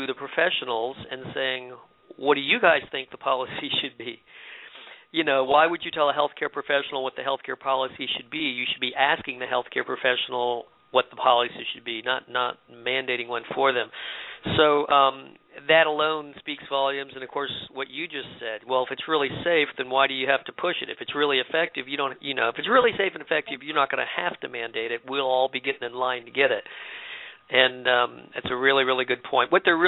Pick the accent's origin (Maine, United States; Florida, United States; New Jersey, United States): Florida, United States; Tampa; And I grew up in Tampa. Tell Tampa hello for me. I haven't been there for too long